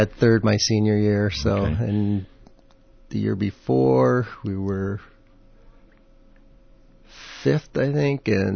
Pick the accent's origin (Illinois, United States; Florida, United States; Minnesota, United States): Minnesota, United States; Lakeville; No, I did not. I lived up here. I grew up in Minnesota.